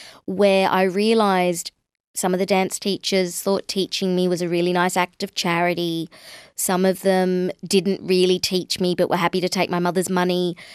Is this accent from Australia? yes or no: yes; Sydney, New South Wales, Australia; growing up in Sydney in the early 80s.